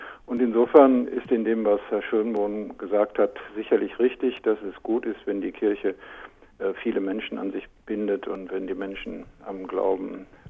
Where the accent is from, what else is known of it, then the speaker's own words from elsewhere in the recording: East Germany, Germany; Und vielleicht ist das im Westen noch etwas beunruhigender als bei uns im Osten.